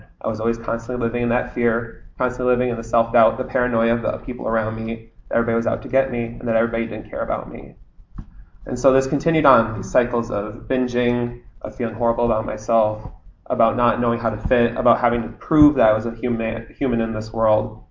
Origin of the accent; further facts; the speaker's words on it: Detroit, Michigan, United States; I'm from Detroit, Michigan.